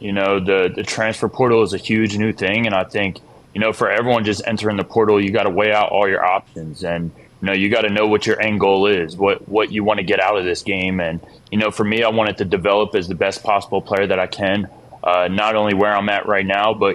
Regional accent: New Jersey, United States; I grew up in South Jersey, 20 minutes outside of Philly, so I was an Eagles fan, actually.

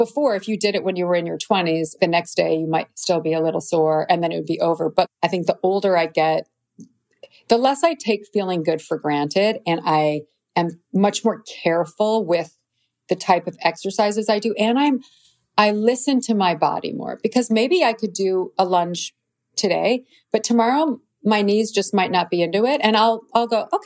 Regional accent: Midwest, United States; Plus just growing up in the Midwest, it's very hardworking, normal people.

